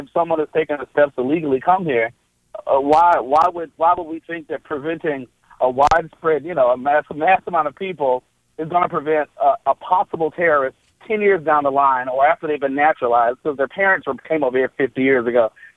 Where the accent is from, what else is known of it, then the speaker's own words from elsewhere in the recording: United States; I'm also an American Muslim who was born and raised Muslim.